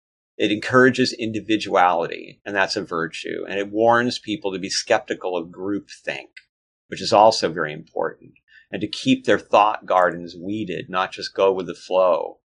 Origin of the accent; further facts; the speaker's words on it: Los Angeles, California, United States; that I personally witnessed growing up in Los Angeles